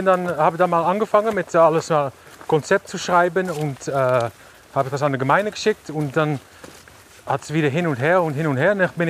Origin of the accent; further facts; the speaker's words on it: Netherlands; German is a second language; now in Switzerland; Also ich als Holländer hatte Angst vor der Schweizer Behörde.